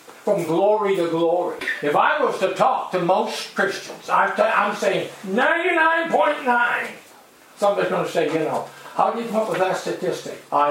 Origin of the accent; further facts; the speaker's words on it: Guernsey; we're just people from Guernsey.